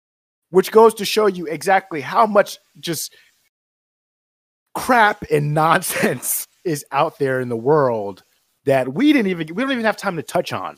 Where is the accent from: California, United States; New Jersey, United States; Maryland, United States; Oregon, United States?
New Jersey, United States; also born or lived in New York; We grew up in New Jersey, New York, during the time of 9/11